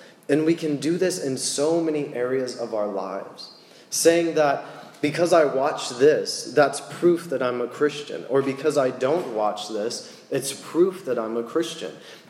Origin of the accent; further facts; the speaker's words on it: United States; American. Just because I'm American.